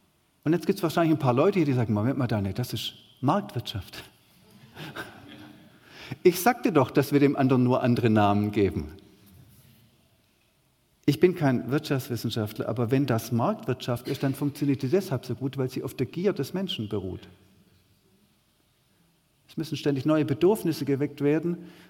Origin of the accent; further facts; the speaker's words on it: Baden-Württemberg, Germany; Ich bin Schwabe, mit Überzeugung.